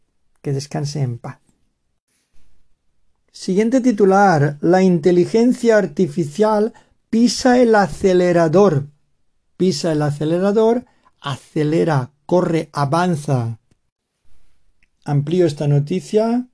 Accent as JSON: {"language": "Spanish", "region": "Valencian Community", "country": "Spain", "said": "nuestra representante española, que es valenciana, es de mi tierra."}